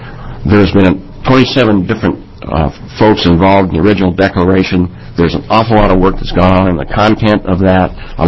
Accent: Oregon, United States; born and raised in Eastern Oregon, so that'll give you a little insight into probably my political views.

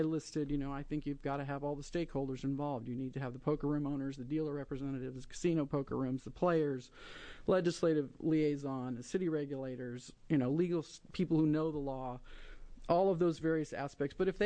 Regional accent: Oregon, United States; now in Portland, United States; I was raised in Southern Oregon and have lived in Portland for over 25 years.

